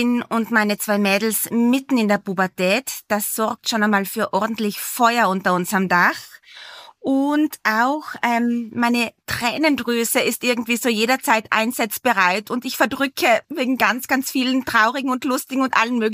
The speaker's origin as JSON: {"language": "German", "region": "South Tyrol", "country": "Italy", "tie": "born or raised there", "lives_now": "Vienna, Austria", "said": "Ich wohne in Wien, aber auch wieder mehr in Südtirol, in meiner Heimat, weil ich dort jetzt mittlerweile wieder viele Projekte habe."}